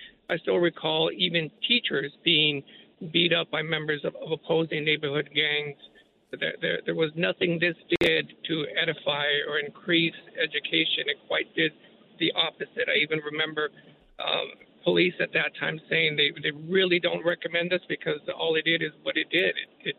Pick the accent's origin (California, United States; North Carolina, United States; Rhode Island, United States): California, United States; Los Angeles; I grew up in El Sereno, went to El Sereno Elementary, El Sereno Junior High School